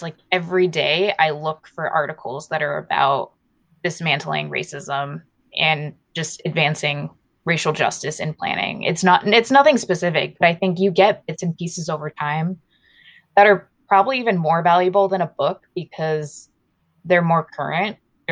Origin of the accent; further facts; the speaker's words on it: Tualatin, Oregon, United States; I was born and raised in Oregon, grew up in Tualatin, but I've lived in the Portland area my whole life.